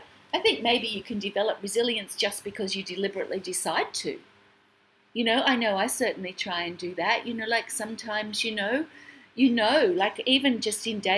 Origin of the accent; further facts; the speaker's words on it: Australia; I'm here from Australia coming out to you to share with you wellness and joy.